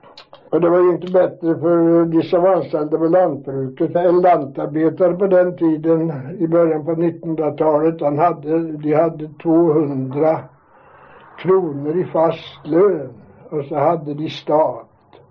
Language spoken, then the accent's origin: Swedish; Ljung, Östergötland, Sweden; born there; Jo, jag är född 1890 i Ljungs församling under Ljungs säteri.